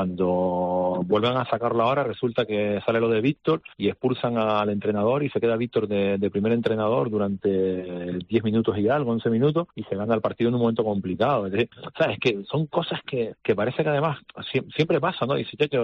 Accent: Canary Islands, Spain; Y después en el caso de Gran Canaria, yo, Gran Canaria es el club de mi tierra.

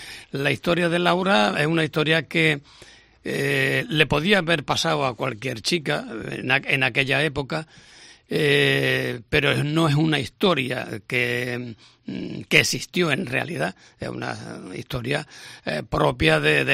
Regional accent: Pedro Abad, Andalusia, Spain; born there; now in Córdoba, Spain; yo nací en Pedro Abad, donde por cierto vamos a presentarlo también dentro de unos días, pero yo llevo ya muchísimos años aquí en Córdoba

